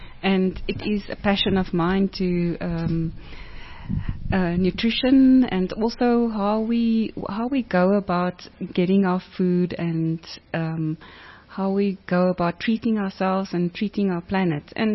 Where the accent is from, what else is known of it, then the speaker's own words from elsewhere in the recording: Bonnievale, Western Cape, South Africa; I grew up in Bonnievale and my father was a farmer, and I have a brother who's a farmer.